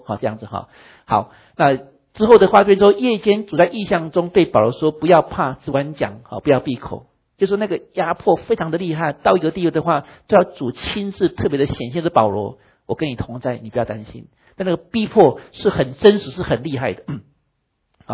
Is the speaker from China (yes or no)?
no; Taiwan; now in Cupertino, United States; 我们小时候在台湾的话，就将来长大以后要到美国去